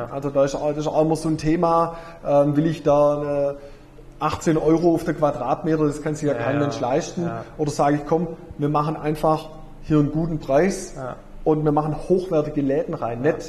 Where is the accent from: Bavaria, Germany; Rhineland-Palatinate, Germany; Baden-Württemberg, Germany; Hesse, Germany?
Baden-Württemberg, Germany; Herrenberg; Weil ich bin in Herrenberg aufgewachsen, da war die ganze Straße nur belebt.